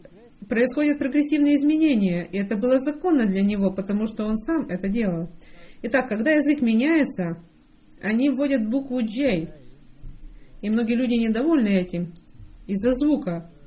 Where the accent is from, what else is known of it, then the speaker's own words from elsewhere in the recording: Germany; Russian is a second language; потому что я немец.